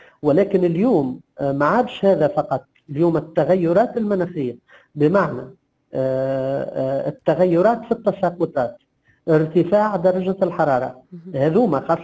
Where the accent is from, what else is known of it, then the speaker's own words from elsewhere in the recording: Tunisia; حتى عندنا في تونس مثلا بعض المعتمديات يتناقص العدد